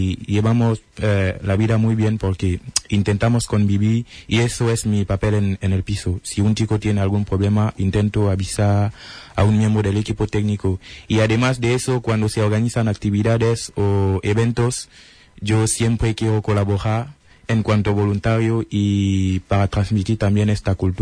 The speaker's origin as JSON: {"language": "Spanish", "country": "Cameroon", "lives_now": "Spain", "said": "he venido vengo de Camerún, pero para estudiar."}